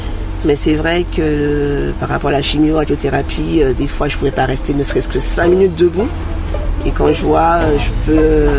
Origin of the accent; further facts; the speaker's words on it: Martinique, France; Déjà, mon accent, je me rappelle, j'étais souvent moquée par rapport à ça.